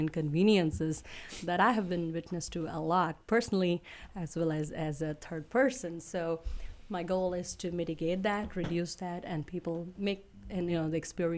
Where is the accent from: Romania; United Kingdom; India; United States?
India; And, culturally, I come from India, so we push the limit of the airlines as much as possible.